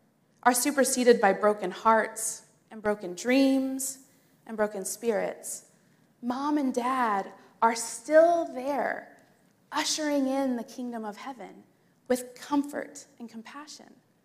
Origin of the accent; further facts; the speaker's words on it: Indiana, United States; also born or lived in Boston; I was Midwest born and East Coast raised or bred. And what I mean by that is that I was born and raised in Indiana, but I really found myself and who I was meant to be when I was living in Boston.